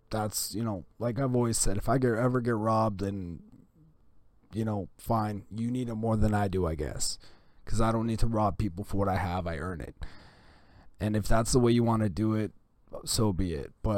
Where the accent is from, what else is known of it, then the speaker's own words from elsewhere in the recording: Canada; I'm Canadian.